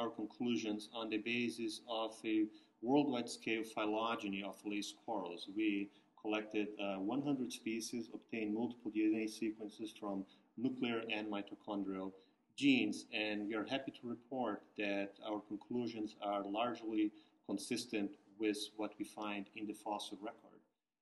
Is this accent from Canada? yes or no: no; Brazil; and that I continue back in Brazil, my home country.